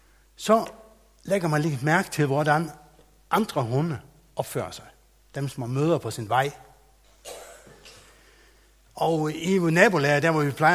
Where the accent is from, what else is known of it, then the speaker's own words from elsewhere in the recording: Faroe Islands; now in Løsning, Denmark; Oprindeligt kommer jeg fra Færøerne, men har boet i Danmark i, ja, det kan jeg næsten ikke regne ud, men det er siden 96 engang. Midt i 96.